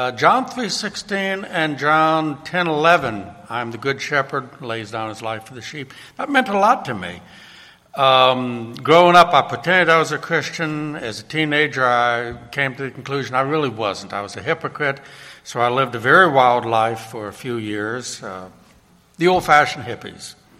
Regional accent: New Orleans, Louisiana, United States; We're almost the same age. He's from Oklahoma. I was born and raised in New Orleans. We were both raised in very liberal Protestant churches, Methodist, Presbyterian.

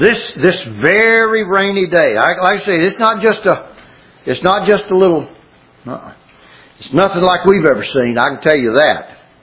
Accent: Alexandria, Louisiana, United States; I'm from Louisiana. I've been in one hurricane. And it was a Category 1. And it was the very lowest. It was 75 miles an hour when it came through Alexandria, Louisiana, when I was living as a kid.

